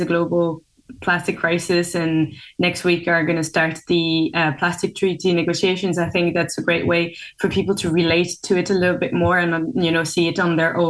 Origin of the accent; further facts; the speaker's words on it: France; so I come from France and we do have them in a lot of supermarkets.